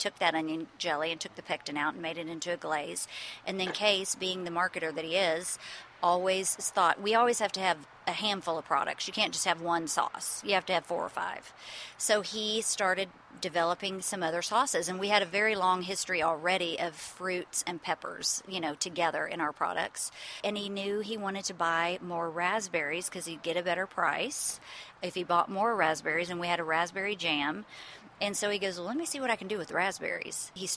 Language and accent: English; Houston, Texas, United States; No, I was born and raised in Houston. And Case and I met at Texas A&M.